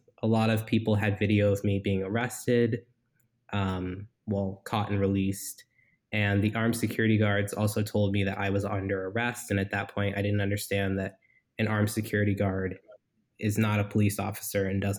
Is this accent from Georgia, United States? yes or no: yes; Augusta, Georgia, United States; also born or lived in Florida; Augusta, Georgia, but I moved around a lot. So I was only there for a bit.